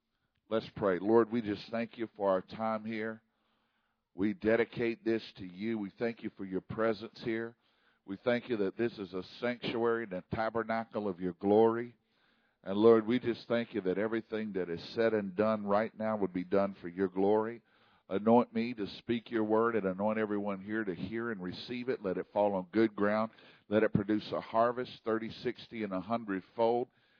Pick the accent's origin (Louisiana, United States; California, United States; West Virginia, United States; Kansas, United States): Louisiana, United States; But I am nonetheless a Louisiana Cajun boy.